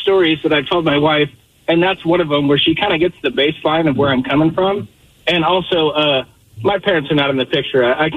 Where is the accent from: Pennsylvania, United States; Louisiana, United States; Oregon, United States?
Oregon, United States; Portland; So I grew up in Southeast Portland